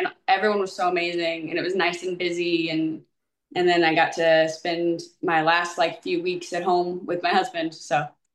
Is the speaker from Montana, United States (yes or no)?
no; Kansas City, Missouri, United States; So I knew that my hometown, Kansas City, Missouri, had like a Facebook page for acting